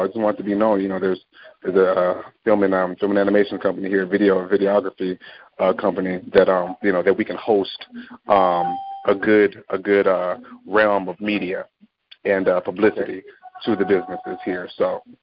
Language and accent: English; Dallas, Texas, United States; I'm from Dallas, Texas, part owner in a film company here